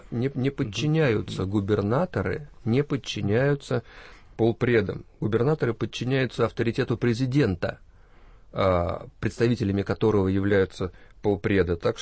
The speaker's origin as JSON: {"language": "Russian", "region": "Moscow", "country": "Russia", "said": "я москвич. Я москвич."}